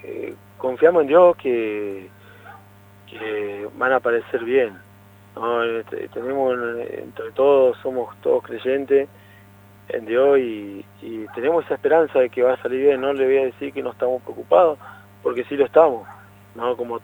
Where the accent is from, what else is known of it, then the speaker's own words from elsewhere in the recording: Sierra Grande, Río Negro, Argentina; also born or lived in Jujuy; nosotros somos nacidos allá en Jujuy y pero de muy chico, a la edad de 4 años, Mario y yo de 2 años, nos vinimos para acá, para Río Negro, Sierra Grande, uh-huh, por mi papá, que consiguió trabajo en lo que es la mina de hierro de acá.